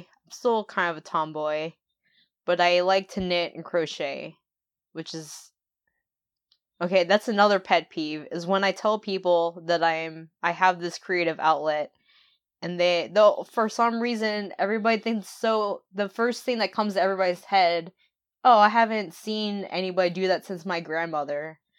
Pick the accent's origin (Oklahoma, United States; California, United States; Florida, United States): Florida, United States; The biggest one, well, I'm from Florida, so I have a pet peeve about Florida hate.